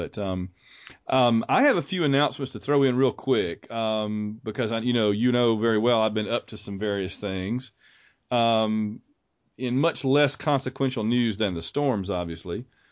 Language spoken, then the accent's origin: English; Sylacauga, Alabama, United States; we are thinking of the folks down in Alabama around Auburn and my hometown, Sylacauga